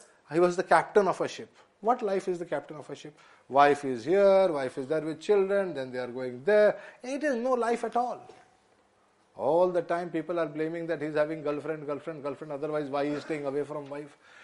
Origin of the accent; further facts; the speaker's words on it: Puri, Odisha, India; People from Puri. We will not wear gemstones. We are different. We are people from Puri.